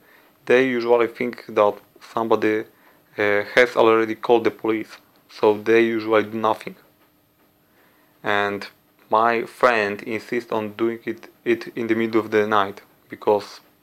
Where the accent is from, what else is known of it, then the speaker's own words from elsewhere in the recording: Poland; I come from Poland